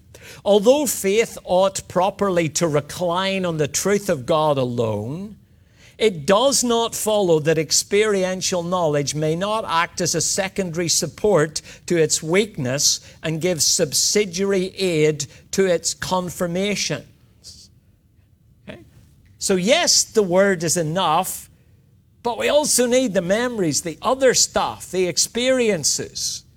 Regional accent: Australia; Now, I know we're Australian evangelicals. We often shy away even from this ritual.

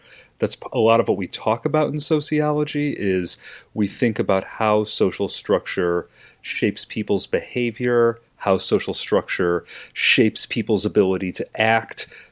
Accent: Illinois, United States; And now I will be moving back to Illinois, where I'm originally from Chicagoland.

